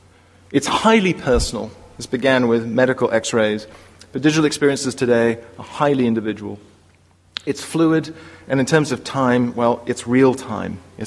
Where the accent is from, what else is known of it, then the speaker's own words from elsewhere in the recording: England, United Kingdom; Maybe it's being English, I don't know.